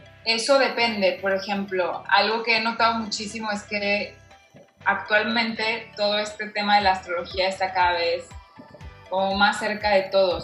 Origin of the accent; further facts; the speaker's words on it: Guadalajara, Jalisco, Mexico; also born or lived in Monterrey; Bueno, pues, yo nací en Guadalajara hace 29 años, y desde chica crecí con toda esta información.